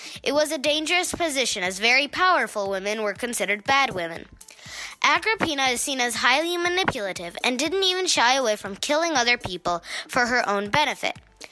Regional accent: Buffalo, New York, United States; from Buffalo, New York.

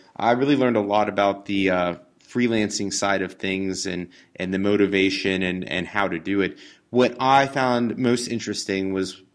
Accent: Cincinnati, Ohio, United States; moved away as an adult; now in Chicago, United States; I grew up in Cincinnati, and as I was in college and everything, I decided I did not want to be in Cincinnati all the time.

